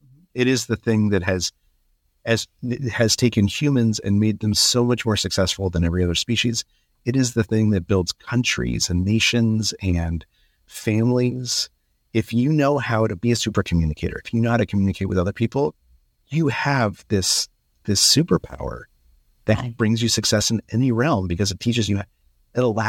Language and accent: English; Albuquerque, New Mexico, United States; So I grew up in Albuquerque.